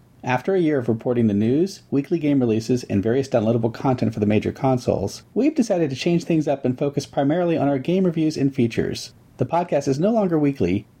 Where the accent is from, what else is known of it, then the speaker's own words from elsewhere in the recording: Maryland, United States; both for me when I was a child growing up in Maryland